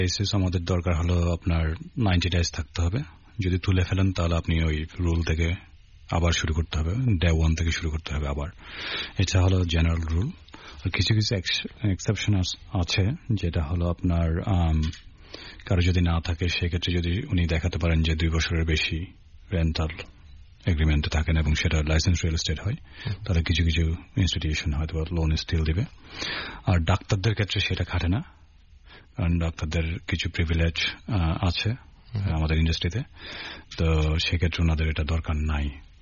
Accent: Chittagong, Chittagong Division, Bangladesh; আমি অনেক শহরে গেছি কিন্তু যেহেতু চিটাং আমি বড় হয়েছি, সবসময় চিটাংয়ের প্রতি একটা আলাদা টান আছে, এবং বেশিরভাগ বন্ধুও কিন্তু চিটাংয়ে

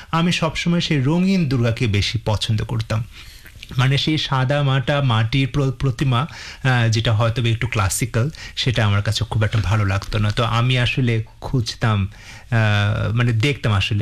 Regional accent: Dhaka, Dhaka Division, Bangladesh; আমি যদিও আমার বড় হওয়া আমার থাকা পুরো ঢাকায় কিন্তু আমার বাবা মা দুজনেই হচ্ছে জামালপুর শহরের

